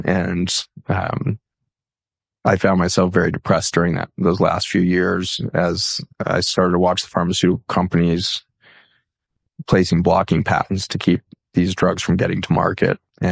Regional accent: Boulder, Colorado, United States; now in Virginia, United States; I grew up in Boulder, Colorado, used to driving in snow, no problem.

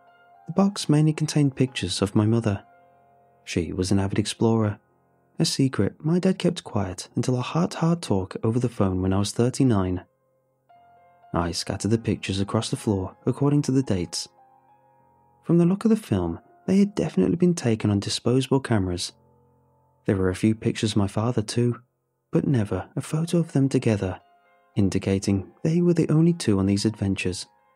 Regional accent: Pasadena, California, United States; I grew up in Pasadena, California, back in the 1980s.

